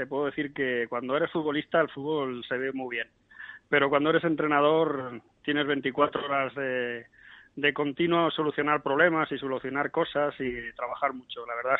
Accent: Madrid, Community of Madrid, Spain; yo, como sabéis, soy madrileño, mi familia estaba en Madrid

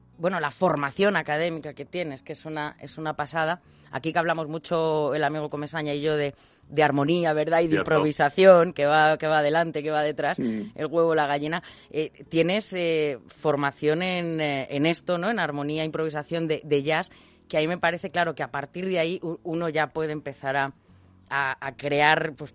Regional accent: Argentina; Jazz, tango también, claro, obviamente, como buen argentino

